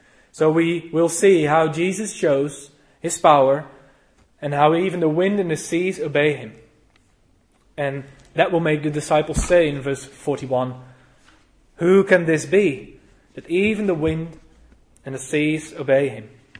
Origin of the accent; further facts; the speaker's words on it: Netherlands; I grew up in the Netherlands